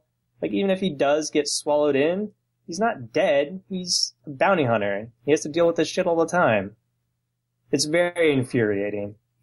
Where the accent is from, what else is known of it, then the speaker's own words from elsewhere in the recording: United States; Like, there's American cheese, and I'm an American, but I really don't want to be associated with American cheese as it is.